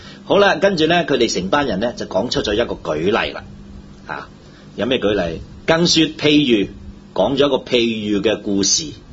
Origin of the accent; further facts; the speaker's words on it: China; 我哋中國人一句叫做咩話？